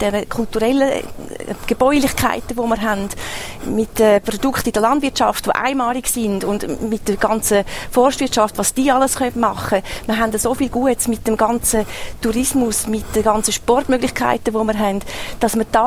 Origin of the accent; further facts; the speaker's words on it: Eastern Switzerland, Switzerland; Also Vision ist doch der Wert, den wir haben bei uns in der Ostschweiz.